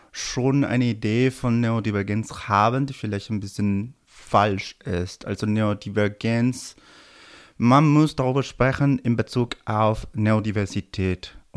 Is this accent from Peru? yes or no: yes; Peru; German is a second language; now in Berlin, Germany; ich komme aus Peru, ich wohne in Berlin seit Anfang 2020